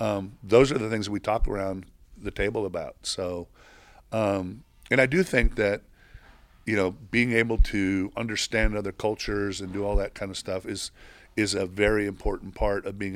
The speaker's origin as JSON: {"language": "English", "country": "Mexico", "tie": "born or raised there", "said": "It's old school because I grew up in Mexico, you know, and all that."}